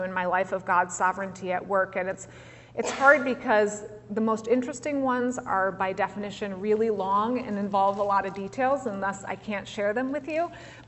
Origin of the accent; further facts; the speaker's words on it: Muskegon, Michigan, United States; that clinic was in Muskegon, Michigan, my hometown.